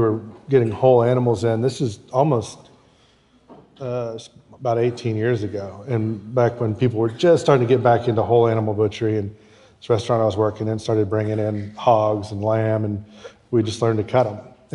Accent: Denton, Texas, United States; I'd fished all my life. I mean, I grew up in Denton, which is just north of here.

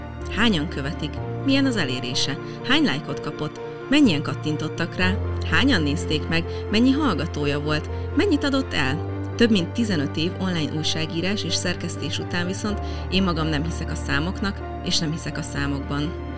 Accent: Budapest, Hungary; én a 13. kerületben, a Szabolcs utcában nőttem föl, ami ott a 13. kerületben egy ilyen, hát nevezzük úgy, akkor az egy ilyen cigány negyed volt.

